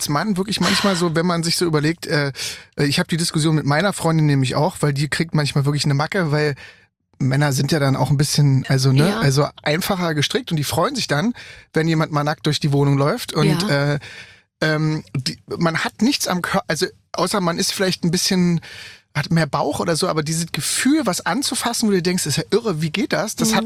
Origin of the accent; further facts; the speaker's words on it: Germany; ich bin Deutscher. Ne? Bei dem Akzent.